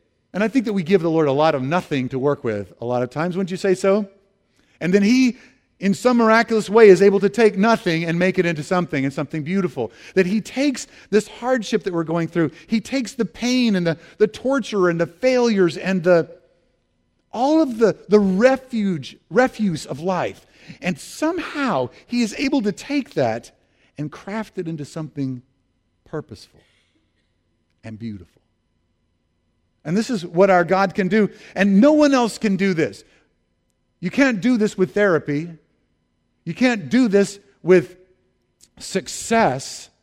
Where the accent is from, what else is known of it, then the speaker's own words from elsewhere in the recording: Memphis, Tennessee, United States; I grew up in Memphis, Tennessee for some portion of time